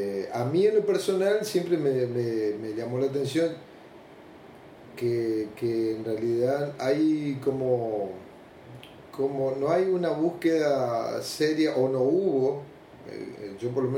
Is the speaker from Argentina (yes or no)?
yes; Misiones, Argentina; parto de donde yo vivo y de donde soy. O sea, ¿qué es Misiones? Como primera cosa. Misiones está metido entre Brasil a la derecha, a la izquierda Paraguay.